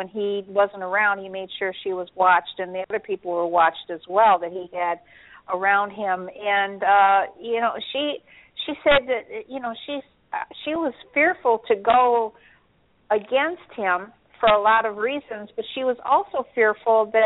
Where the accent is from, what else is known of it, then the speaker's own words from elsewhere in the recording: Chicago, Illinois, United States; At least I'm from Chicago originally. At least in Chicago there was. I'm not sure what the laws are here because I've just moved here.